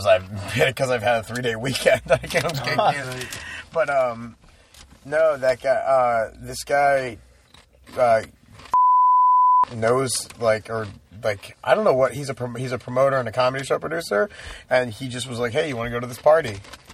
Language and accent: English; Baltimore, Maryland, United States; I grew up in Baltimore.